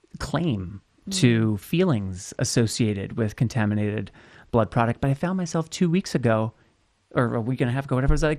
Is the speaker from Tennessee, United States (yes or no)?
no; Colorado, United States; now in Los Angeles, United States; Like, I'm from Colorado, but, you know, now I live here.